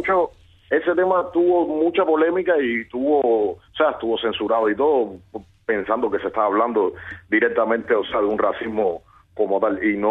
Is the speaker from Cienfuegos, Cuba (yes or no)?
no; Havana, Cuba; yo soy natural de Romerillo.